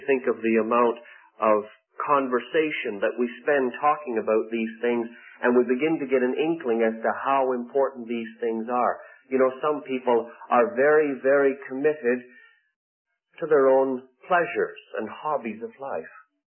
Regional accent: Scotland, United Kingdom; and being a Scotsman, that seems to be almost worth the trip to Dallas to get a free pad of paper and a free pen

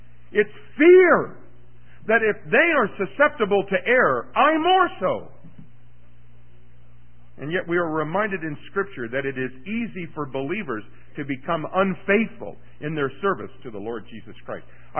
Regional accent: Kansas City, Missouri, United States; I'm from Kansas City, and I'm merely a fan of the Chiefs.

